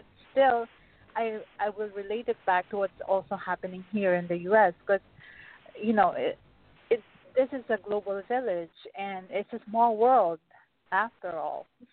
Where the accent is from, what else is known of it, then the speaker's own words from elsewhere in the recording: Philippines; now in United States; It's from my own life story where I'm Filipino. My husband's American, and there are a lot of us here in the U.S. and everywhere else all over the world